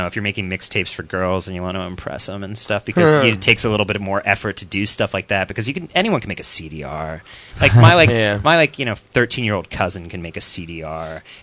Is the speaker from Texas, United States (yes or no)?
no; Virginia, United States; now in Richmond, United States; I came here for VCU. I grew up in Northern Virginia, and then I moved here because I heard the music scene was incredible.